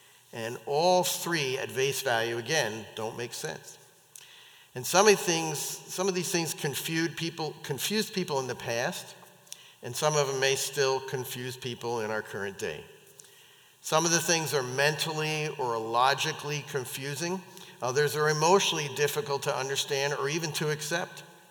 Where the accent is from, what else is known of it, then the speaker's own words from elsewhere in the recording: New York, United States; I shouldn't say this, but I grew up in New York. Some of you know that. And so we have a tendency to really talk fast.